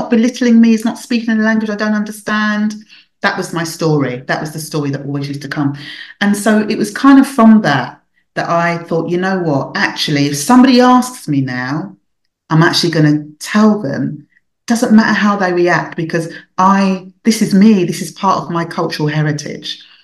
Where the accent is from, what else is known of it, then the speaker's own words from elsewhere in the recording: Nigeria; I'm Nigerian, and da da da. And I just thought, oh my gosh, I don't want him to know I'm Nigerian, because he's going to ask me something in my language and I'm not going to understand